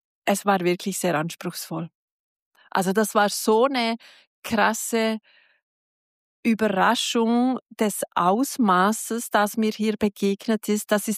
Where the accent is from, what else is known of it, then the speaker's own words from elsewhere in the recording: Switzerland; ich komme ja aus der Schweiz